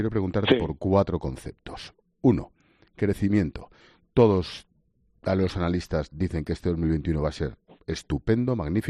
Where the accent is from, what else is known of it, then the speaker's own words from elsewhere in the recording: Spain; como español